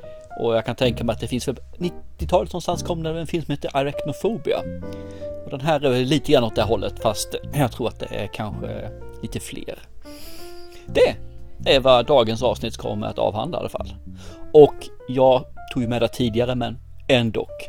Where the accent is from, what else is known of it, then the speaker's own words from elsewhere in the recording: Småland, Sweden; accent: Småland dialect; Det ska ju vara min småländska som kanske inte går hem alltid